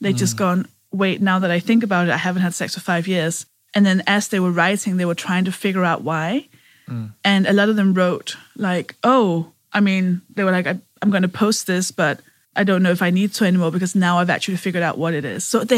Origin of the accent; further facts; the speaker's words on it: Denmark; because I'm from Denmark